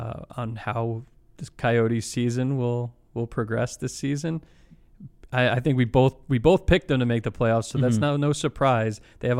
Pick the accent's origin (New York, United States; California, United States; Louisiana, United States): New York, United States; Long Island; I'm from Long Island.